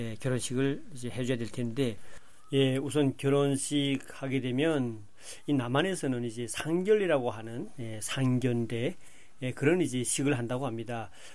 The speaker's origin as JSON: {"language": "Korean", "country": "North Korea", "lives_now": "South Korea", "said": "저희들 같은 경우는 그래도 여자나 저희나 다 같은 북한에서 온 가족들이죠."}